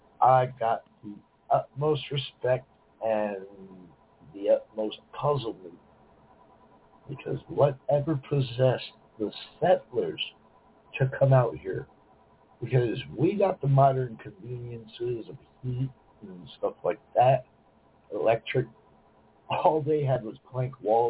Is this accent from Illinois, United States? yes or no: no; Pennsylvania, United States; Where I grew up in Pennsylvania. I grew up in Pennsylvania. We had this one hill, and it was a real steep hill.